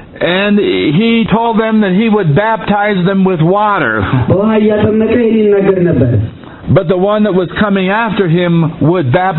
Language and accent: English; United States; And I am almost ashamed to tell you that I came from America. We brought you things that was not good.